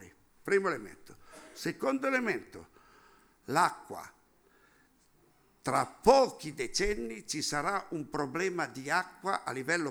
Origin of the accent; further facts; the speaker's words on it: Piedmont, Italy; Io vengo dalla provincia di Cuneo